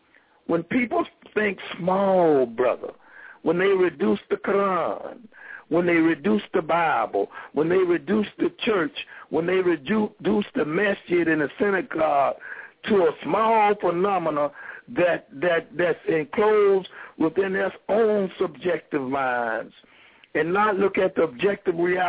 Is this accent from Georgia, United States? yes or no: yes; Columbus, Georgia, United States; Let me just say, I grew up in Jim Crow, Columbus, Georgia.